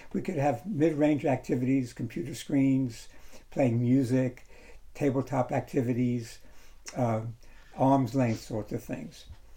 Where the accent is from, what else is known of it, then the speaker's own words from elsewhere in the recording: New York, United States; and I grew up in the New York area.